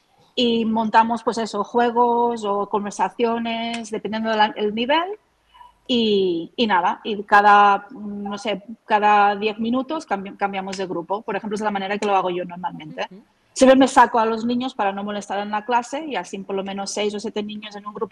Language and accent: Spanish; Australia; now in El Prat de Llobregat, Spain; Yo vengo de Australia, aunque no lo suene, pero sí, vengo de Australia.